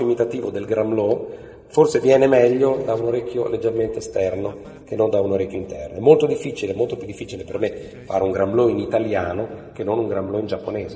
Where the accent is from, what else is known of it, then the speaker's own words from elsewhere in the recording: Bologna, Emilia-Romagna, Italy; che io da bolognese, ma non da locutore bolognese, lo capisco abbastanza bene ma non lo parlo correttamente